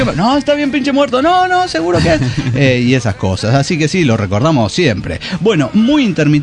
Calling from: Cochabamba, Bolivia; de Cochabamba, Bolivia.

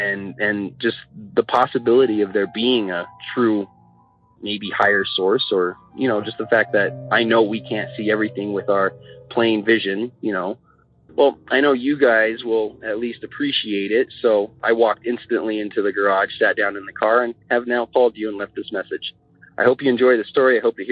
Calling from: Denver, Colorado, United States; I'm from Denver, Colorado

